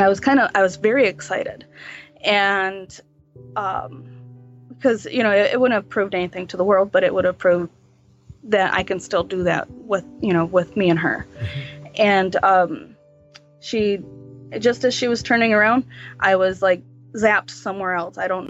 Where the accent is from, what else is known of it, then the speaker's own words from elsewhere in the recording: United States; to me, because I'm Native American, that, yeah, I am. I'm on Indian soil.